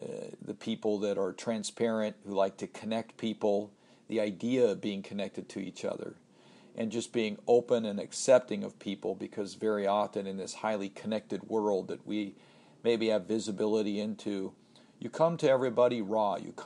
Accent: Seattle, Washington, United States; I'm proud to say I'm from Seattle

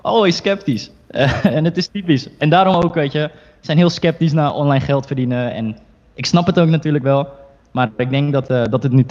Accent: Netherlands; born there; Ik kom zelf, mijn ouders komen uit China. Ik ben geboren in Nederland.

